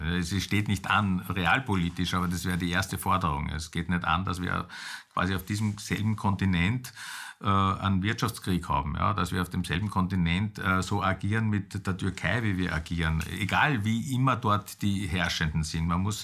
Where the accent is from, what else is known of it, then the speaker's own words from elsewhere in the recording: Vienna, Austria; Dann bin ich Österreicher, dann bin ich Europäer, kein Problem.